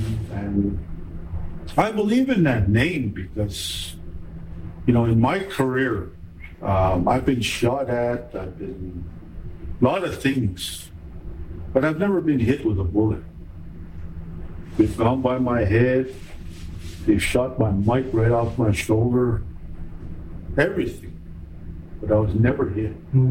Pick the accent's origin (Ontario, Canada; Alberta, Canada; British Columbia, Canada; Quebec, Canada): Alberta, Canada; born there; no matter where I go, I can say I'm from the Bloods of a Blood Indian because I was born there.